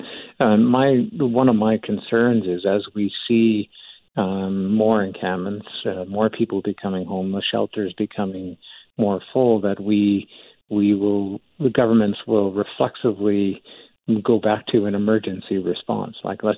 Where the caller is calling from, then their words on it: Calgary, Alberta, Canada; Now, I'm calling in from Calgary.